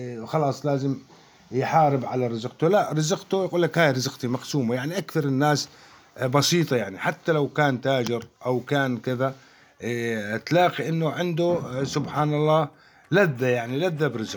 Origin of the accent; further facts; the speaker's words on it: Deir ez-Zor, Deir ez-Zor Governorate, Syria; أنا ابن دير الزور